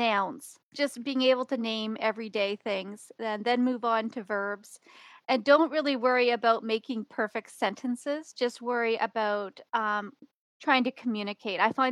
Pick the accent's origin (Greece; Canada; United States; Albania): Canada; New Brunswick; also born or lived in Beijing, China; I'm from the East Coast of Canada in New Brunswick. I spent 3 years living in Beijing, and I've also lived in some other countries overseas, and I've been back in Canada for the last 5-6 years now.